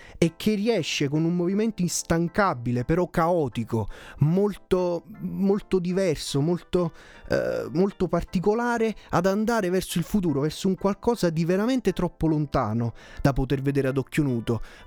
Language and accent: Italian; Turin, Piedmont, Italy; Quindi ragazzi, noi siamo di Torino, pensiamoci su